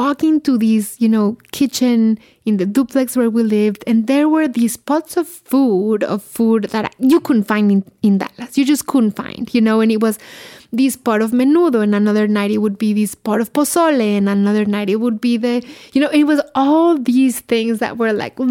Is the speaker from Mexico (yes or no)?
yes; Mexico; moved away; cooking the food from my home country. So I started getting recipes and tips and connecting with Mexicans from all over the place.